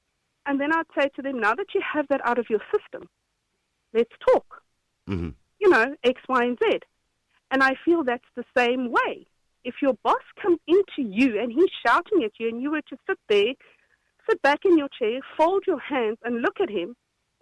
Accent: South Africa; I'm South African.

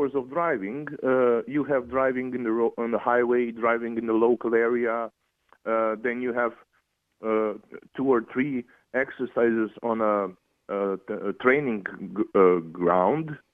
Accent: Croatia; Yeah, I'm from Croatia, yeah.

